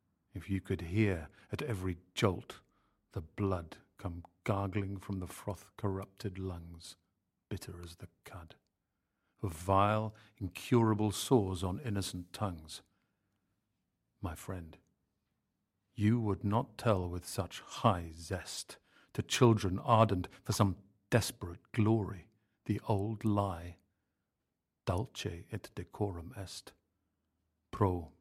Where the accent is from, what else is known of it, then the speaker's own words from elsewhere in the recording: United Kingdom; I can't help it. I'm British.